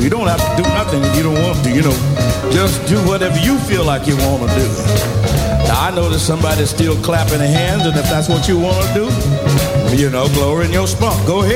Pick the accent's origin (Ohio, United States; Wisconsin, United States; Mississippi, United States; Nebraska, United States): Mississippi, United States